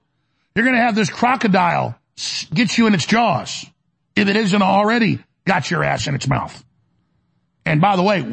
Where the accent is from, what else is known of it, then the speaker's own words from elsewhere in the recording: United States; And you're like, woo, boy, I'm glad I'm from America.